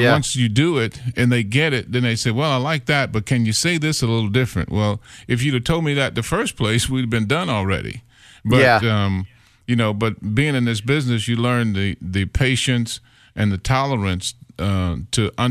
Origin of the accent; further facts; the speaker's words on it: Kentucky, United States; When I first started, it was AOR, you know, in Kentucky, my hometown.